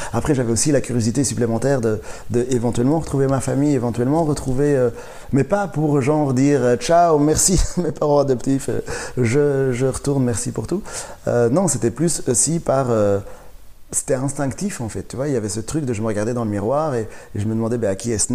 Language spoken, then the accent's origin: French; Rwanda; Parce que bon, je viens du Rwanda